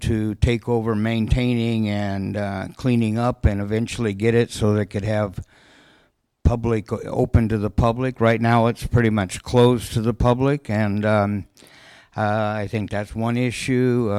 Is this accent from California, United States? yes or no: yes; Santa Barbara, California, United States; I come from Santa Barbara, California.